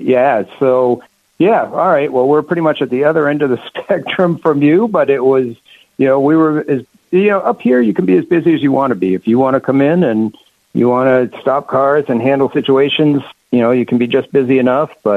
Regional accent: Brunswick, Maine, United States; Again, growing up in Brunswick, we had the Brunswick Naval Air Station and Bowdoin College. That was our claim to fame, plus being right on the coast of Maine. So great spot to grow up

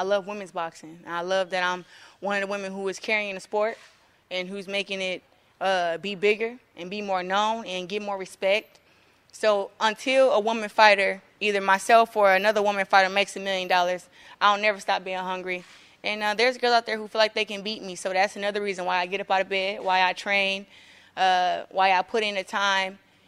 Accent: Flint, Michigan, United States; I'm fighting for a 3-division world championship to become the fastest boxer ever in my hometown. I feel like Flint will be uplifted by that.

